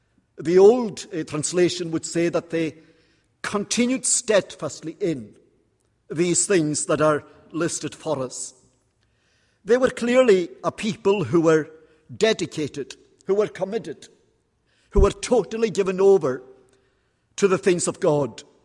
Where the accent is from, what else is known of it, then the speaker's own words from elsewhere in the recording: Scotland, United Kingdom; first language Scottish Gaelic; English is a second language; I must say that when your church bulletin suggested that I might preach in Gaelic, which is my native tongue